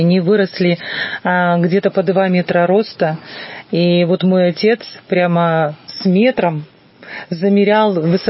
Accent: Western Ukraine, Ukraine; В моем родном городе, это Западная Украина, строили химический завод.

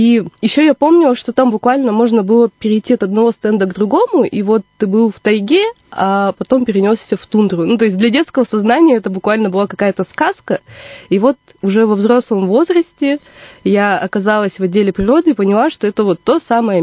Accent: Irkutsk, Irkutsk Oblast, Russia; born there; Да, я родилась в Иркутске.

